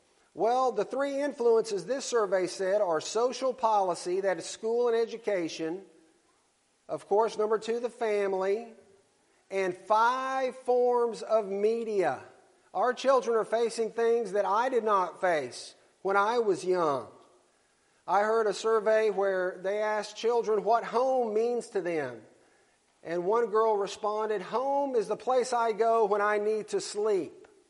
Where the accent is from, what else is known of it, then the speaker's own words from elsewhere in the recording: Alabama, United States; It's good to be back in my home state of Alabama.